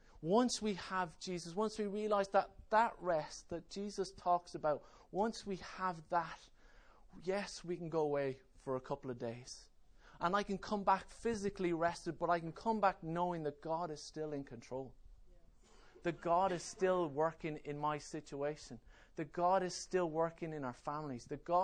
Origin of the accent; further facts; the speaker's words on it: Kildare, Ireland; I grew up on the Curragh Camp, which is obviously in County Kildare.